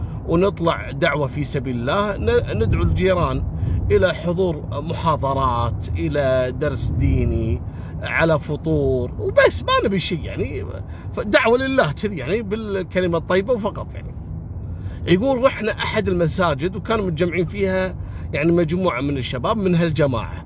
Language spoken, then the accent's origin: Arabic; Syria; now in Qatar; والله انا من سوريا واحنا من ضمن البرنامج وقطر ما قصرت جابتنا تعالجنا